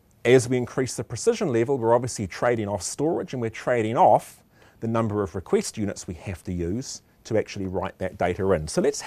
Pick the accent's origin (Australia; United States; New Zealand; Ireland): New Zealand; I'm from New Zealand.